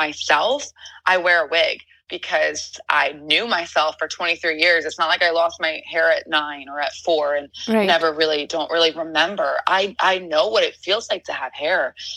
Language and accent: English; Philadelphia, Pennsylvania, United States; now in Los Angeles, United States; you know, we're from Philly.